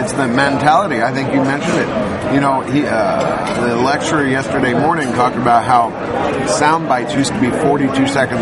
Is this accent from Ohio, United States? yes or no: yes; Cincinnati, Ohio, United States; Well, you know, I grew up in Cincinnati, and we had the Cincinnati Counts of Conjuring.